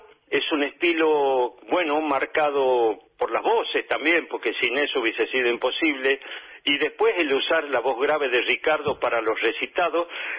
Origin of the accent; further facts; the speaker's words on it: San Miguel de Tucumán, Tucumán, Argentina; born there; now in Bellavista, Argentina; Yo nací en San Miguel de Tucumán, en la ciudad de Tucumán.